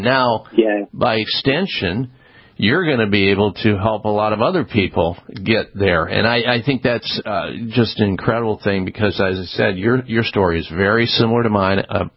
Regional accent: Iowa, United States; I grew up in Iowa, not far away from where you grew up.

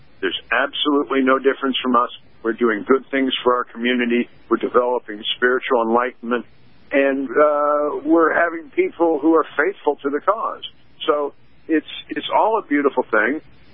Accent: Indianapolis, Indiana, United States; Hi, I'm glad to be back, but I'm from Indianapolis, Indiana.

